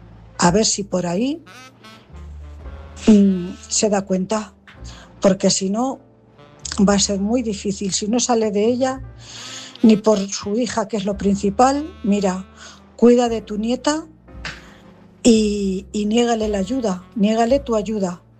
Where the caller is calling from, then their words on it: Cuenca, Castilla-La Mancha, Spain; corresponsal de Cuenca.